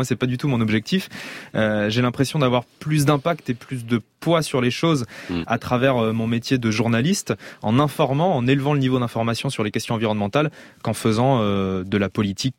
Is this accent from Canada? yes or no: no; France; Il reste des lynx chez nous en France